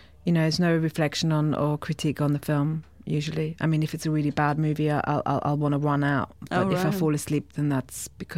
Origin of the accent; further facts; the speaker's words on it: Austria; the time I was growing up in Austria was late 70s and all the way through the 80s.